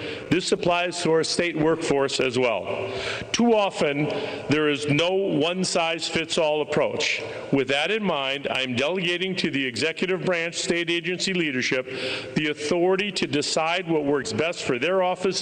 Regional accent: Wisconsin, United States; I grew up in Wisconsin, and I remember the excitement that my friends and I had.

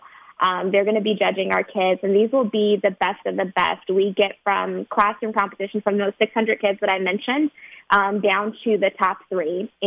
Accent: Chicago, Illinois, United States; the tremendous impact that nonprofits had on my life growing up in Chicago.

